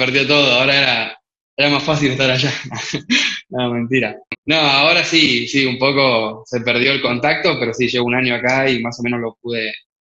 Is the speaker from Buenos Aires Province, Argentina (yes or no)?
yes; Lanús, Buenos Aires Province, Argentina; O sea, yo soy de Lanús